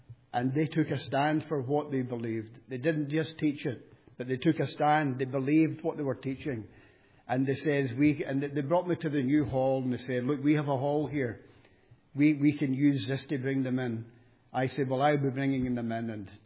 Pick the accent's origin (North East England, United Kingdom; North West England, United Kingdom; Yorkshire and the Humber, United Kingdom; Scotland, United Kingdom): Scotland, United Kingdom; I was brought up in Jonah, not far from Glasgow, into a Roman Catholic family.